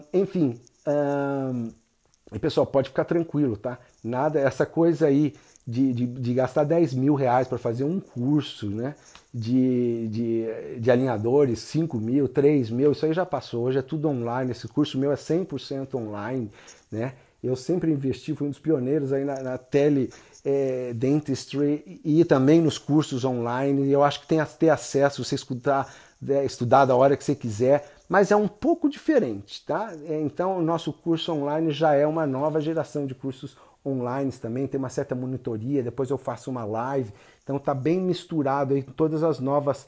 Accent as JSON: {"language": "Portuguese", "country": "Brazil", "lives_now": "Dallas, United States", "said": "Eu mesmo sou brasileiro, apesar de eu morar aqui nos Estados Unidos, em Dallas, Texas."}